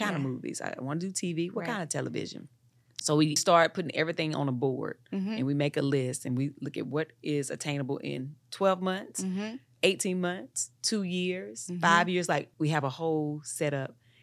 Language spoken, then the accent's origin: English; Eden, North Carolina, United States; And I grew up in Eden, North Carolina, child.